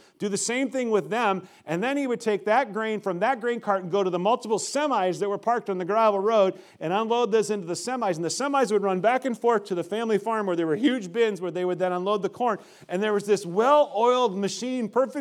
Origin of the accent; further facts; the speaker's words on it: Nebraska, United States; When I grew up in Nebraska, okay, it was a family affair, and most of my mom's relatives were Swedish Americans